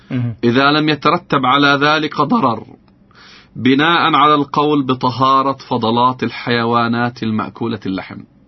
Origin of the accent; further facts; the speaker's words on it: Palestine; يعني احنا عندنا في فلسطين تقريبا 70,000 طن مخلفات دواجن